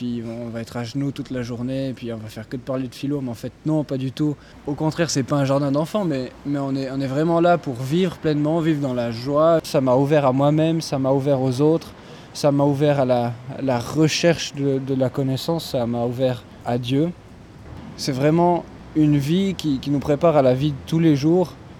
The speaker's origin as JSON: {"language": "French", "region": "Valais", "country": "Switzerland", "said": "j'ai 24 ans, je suis valaisan, je viens de Suisse donc."}